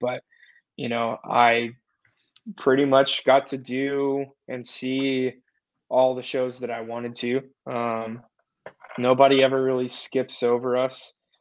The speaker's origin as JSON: {"language": "English", "town": "Nashville", "region": "Tennessee", "country": "United States", "tie": "born or raised there", "said": "And for me, like growing up in the Nashville scene, in the Bible Belt, you know, I'm a preacher's kid"}